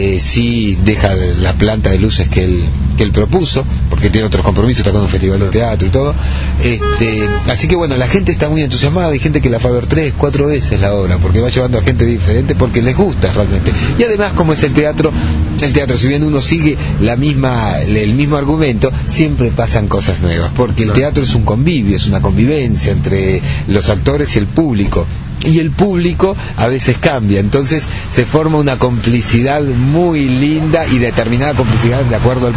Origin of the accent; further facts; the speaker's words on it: Río Negro, Argentina; Yo cuando me fui de acá, de Bariloche, del Bolsón, digamos, de la Patagonia, me fui porque todavía no había una movida muy intensa sobre el teatro.